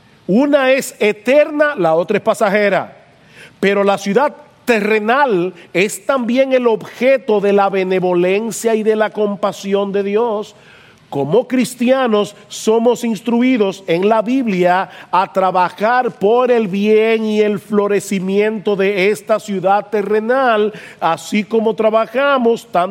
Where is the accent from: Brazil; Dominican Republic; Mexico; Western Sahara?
Dominican Republic; aún como dominicanos, a la hora de votar